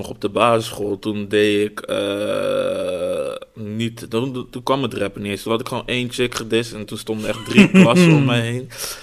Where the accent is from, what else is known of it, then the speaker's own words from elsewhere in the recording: Rotterdam, South Holland, Netherlands; also born or lived in Den Bosch; 24 jaar nu. Rotterdam, daar kom ik vandaan. Geboren in Den Bosch helaas.